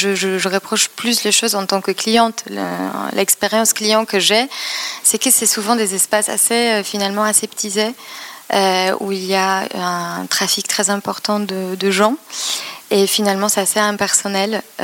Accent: Poznań, Greater Poland Voivodeship, Poland; French is a second language; À Poznań. C'est une ville entre Varsovie et Berlin. J'ai grandi avec, une bande de garçons

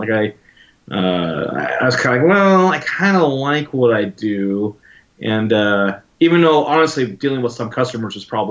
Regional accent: Elk Grove, California, United States; Elk Grove specifically. So it's hard to tell now because they look like they're the same city

